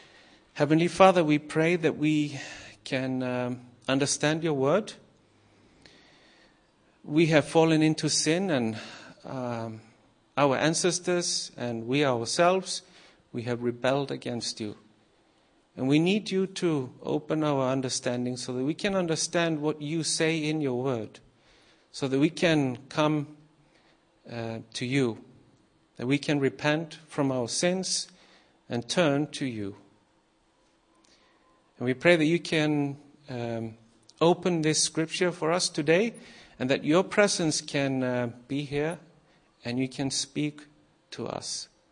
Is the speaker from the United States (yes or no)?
no; Iceland; I'm from Iceland.